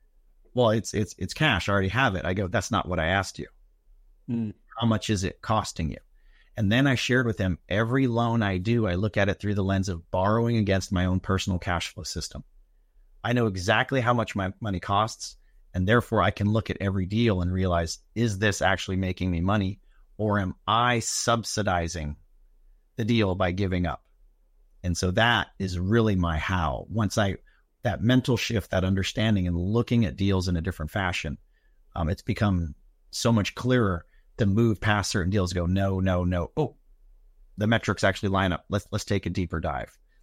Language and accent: English; Hawaii, United States; I grew up in Hawaii. It's a small little rock in the middle of the Pacific. It is quite possibly one of the most remote locations for air travel there is.